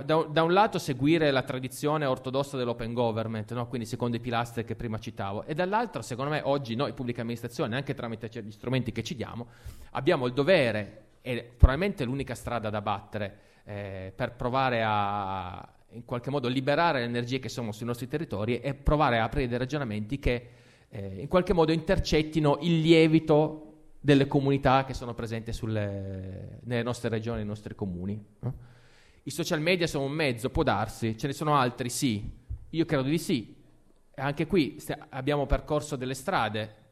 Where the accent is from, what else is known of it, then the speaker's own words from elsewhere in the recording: Apulia, Italy; io sono pugliese come Morena